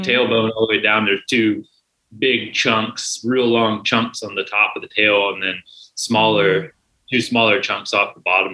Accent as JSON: {"language": "English", "town": "San Antonio", "region": "Texas", "country": "United States", "tie": "born or raised there", "said": "I grew up in San Antonio."}